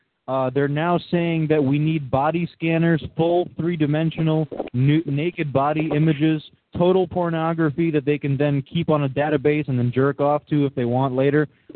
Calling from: Jersey City, New Jersey, United States; Well, Anthony, I'm calling from Jersey City right across the river

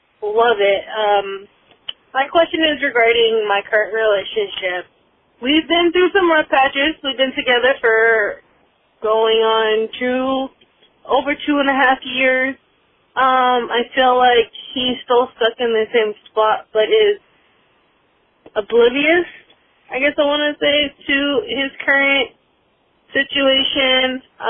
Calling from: San Diego, California, United States; I'm calling from San Diego.

